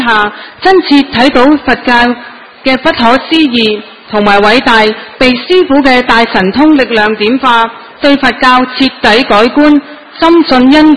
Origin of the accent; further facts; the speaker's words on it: Macau; 大家好，我是来自澳门的同修，